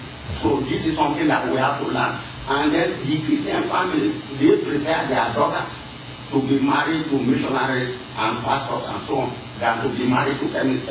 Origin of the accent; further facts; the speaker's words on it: Nigeria; English is a second language; moved away as an adult; now in United States; I am from Nigeria.